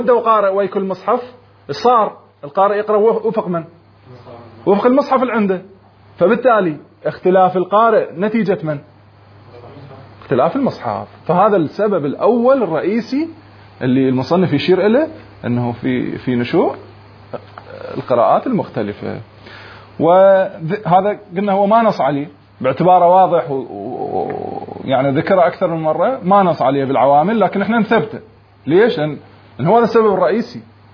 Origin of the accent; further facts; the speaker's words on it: Iraq; هسه احنا عندنا بالعراق، خلي الوطن العربي، بالعراق لغة عربية مو